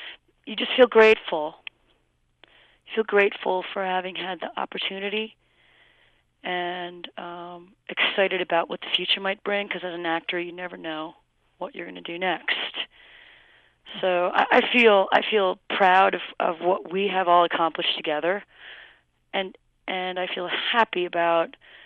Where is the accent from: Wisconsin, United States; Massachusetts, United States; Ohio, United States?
Ohio, United States; now in New York City, United States; I'm from New York. But I got into the swing of it pretty quickly, because I was actually raised in Ohio. I live in New York City. I was turned into a New Yorker, but I was raised, you know, on a farm.